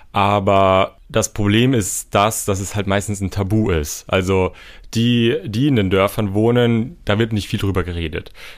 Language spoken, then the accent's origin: German; Trentino-Alto Adige, Italy; Also ich komme ja selber aus dem Finchgau und ich habe zum Beispiel keine Leute aus dem Finchgau gesehen.